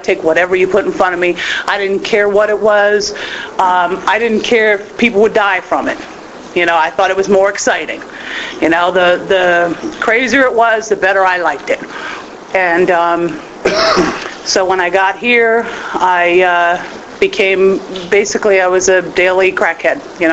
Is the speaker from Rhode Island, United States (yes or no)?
yes; Newport, Rhode Island, United States; I grew up in Newport, Rhode Island.